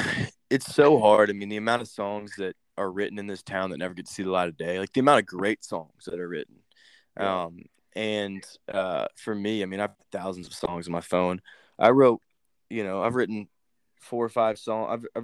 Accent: Nashville, Tennessee, United States; the advantage that I have and that I got from growing up in Nashville and being around it, and being around just like the city of Nashville and the creativity and songwriters.

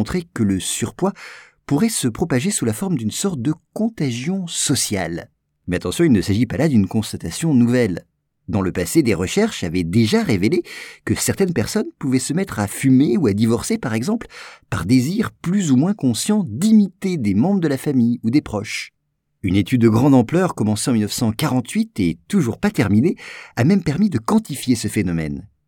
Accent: France; Chez nous, en France, les obèses représentent environ 12% de la population

